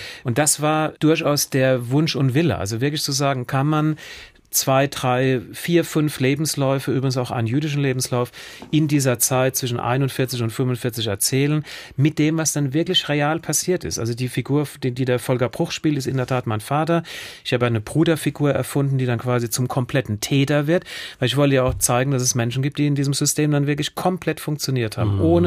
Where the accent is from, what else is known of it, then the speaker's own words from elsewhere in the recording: Pasadena, California, United States; Ich bin bei ihr in Pasadena aufgewachsen.